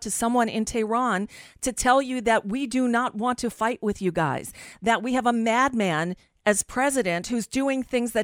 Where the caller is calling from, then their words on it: United States; I'm calling from the United States.